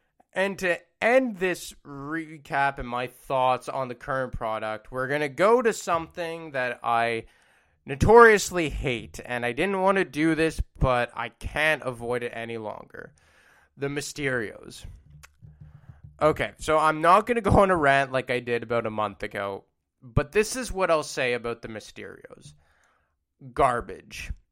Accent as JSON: {"language": "English", "town": "Montreal", "region": "Quebec", "country": "Canada", "tie": "born or raised there", "said": "my hometown in Montreal, Quebec."}